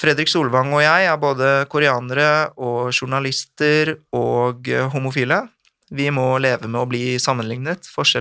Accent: Bærum, Akershus, Norway; also born or lived in Oslo; Jeg ble født på Østkanten og ble 10 år der før vi flyttet til Bærum. Og der ble jeg 18 år, så jeg hadde liksom halve barndommen min, men de mest formende årene ja. I Bærum.

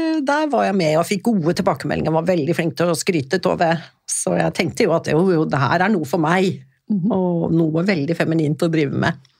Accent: Stockholm, Stockholm County, Sweden; Jeg husker jeg vokste opp I Stockholm.

